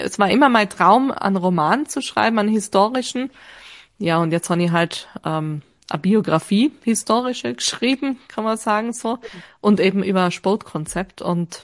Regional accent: Tyrol, Austria; ich bin ja dann in Tirol eben aufgewachsen, also ich bin Tirolerin.

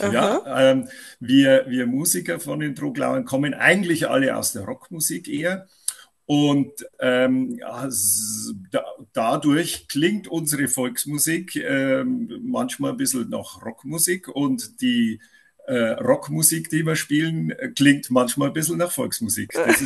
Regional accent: Bavaria, Germany; accent: Upper Palatinate; Ich bin zugeschaltet tatsächlich aus Bayern und zwar aus dem hohen Norden von Bayern. Das Ganze nennt sich Oberpfalz, ja. Deswegen auch mein Dialekt.

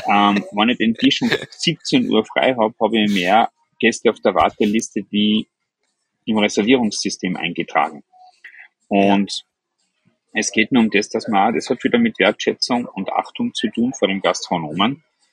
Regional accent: Austria; bei uns in Österreich

